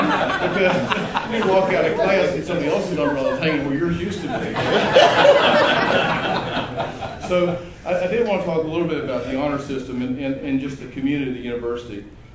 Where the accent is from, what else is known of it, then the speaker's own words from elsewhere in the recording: Stanton, United States; The first is, I grew up over in Stanton. We only had 4 people from our high school come over here